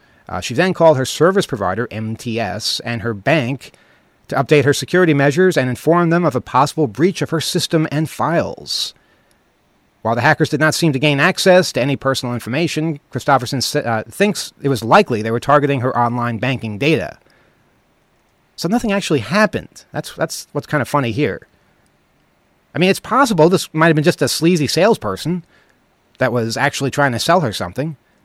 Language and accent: English; Winnipeg, Manitoba, Canada; I'm from Winnipeg.